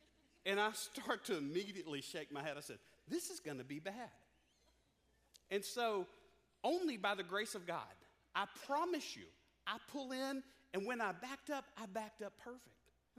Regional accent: Mobile, Alabama, United States; I grew up in Mobile, Alabama. And in Mobile, I loved being in Mobile

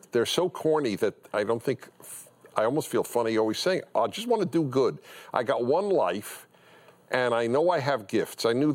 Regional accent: Brooklyn, New York, United States; I grew up in Brooklyn.

